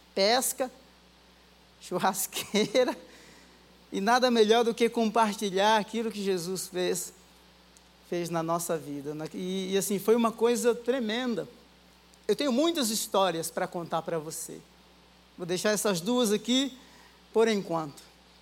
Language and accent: Portuguese; Rio Grande do Norte, Brazil; also born or lived in abroad; eu não sou de São Paulo, eu sou do Rio Grande do Norte, não é? Já morei em vários lugares também aí do Brasil, morei fora do Brasil